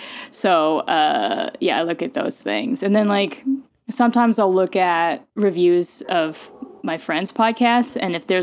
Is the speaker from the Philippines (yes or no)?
yes; Philippines; Well, I am Filipino, and spaghetti was oddly like picked up culturally.